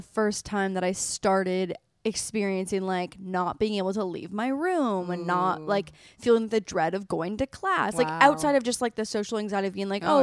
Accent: Canada; I'm from Canada.

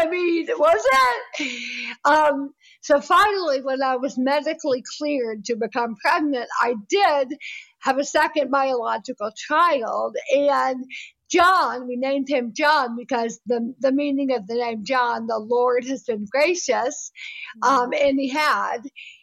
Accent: the South, United States; I'm a Southerner and from a big family.

